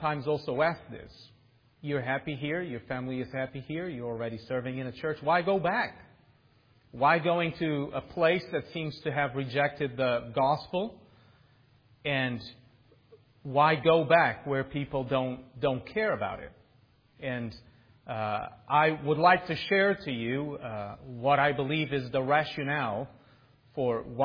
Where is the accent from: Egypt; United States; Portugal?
Portugal; And as you heard, I'm originally from Portugal, where I intend to go back.